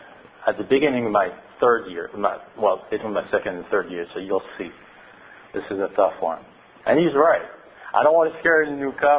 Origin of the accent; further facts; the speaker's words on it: Montreal, Quebec, Canada; English is a second language; I'm from Montreal. I'm from east side. I'm from Ville d'Anjou.